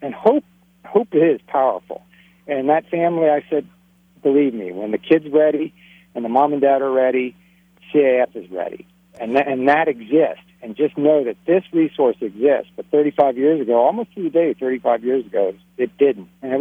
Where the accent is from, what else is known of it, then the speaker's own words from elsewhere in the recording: Mid-Atlantic, United States; I grew up in the Mid-Atlantic area